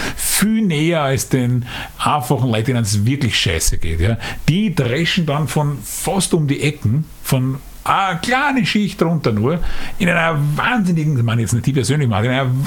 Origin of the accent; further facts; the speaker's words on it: Vienna, Austria; wir sind aus Simmering, die, da waren wir also, wo man da so geerdet ist und die Arbeiter und so weiter.